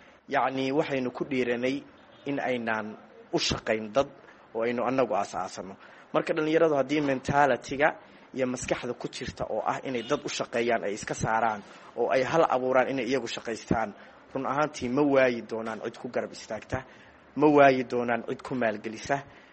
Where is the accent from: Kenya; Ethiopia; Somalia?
Somalia; Galkayo, Mudug; born or raised there